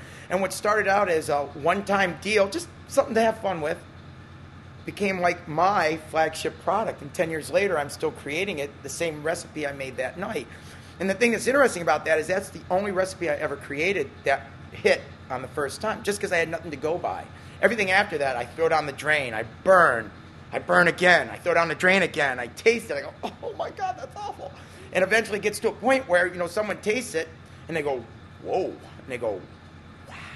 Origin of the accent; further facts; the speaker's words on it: Cleveland, Ohio, United States; after the river that burned in Cleveland, which is my hometown.